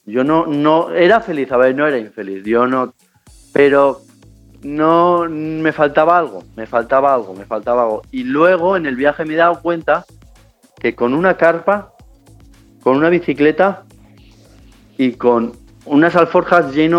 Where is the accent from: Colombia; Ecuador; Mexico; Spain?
Spain; esa cultura que es mucho más diferente a la mía, a la española. Yo lo que siempre digo, que España somos los latinos europeos